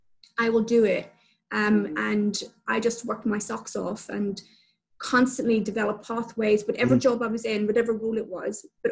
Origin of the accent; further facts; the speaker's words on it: Belfast, Northern Ireland, United Kingdom; I thought it was normal the way that we were growing up in Belfast, with all the tensions there